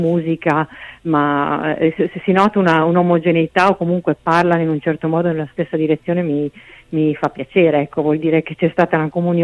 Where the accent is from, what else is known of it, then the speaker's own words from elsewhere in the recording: Ferrara, Emilia-Romagna, Italy; Nebbia ferrarese, quella ce l'abbiamo solo noi, così spessa proprio la possiamo esportare.